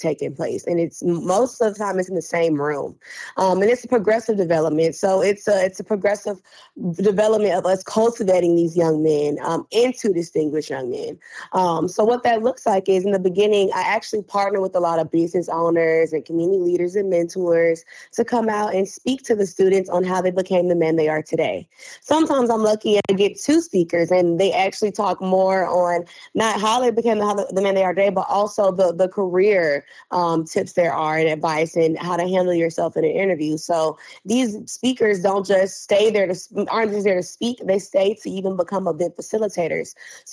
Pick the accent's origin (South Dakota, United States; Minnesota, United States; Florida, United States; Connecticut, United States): Florida, United States; Tallahassee; now in Birmingham, United States